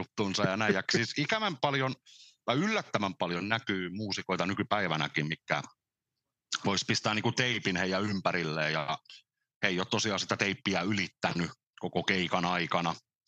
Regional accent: Nakkila, Satakunta, Finland; also born or lived in Pori; Vuonna 83 mä oon syntynyt Porissa ja Nakkilassa asunut miltei koko ikäni.

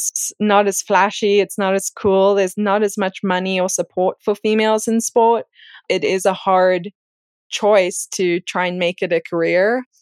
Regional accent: Cape Town, Western Cape, South Africa; now in United States; Growing up in Cape Town, I would say the number one dream when I was like middle school, junior high age, I had the dream of earning a scholarship to come and run and study in the US.

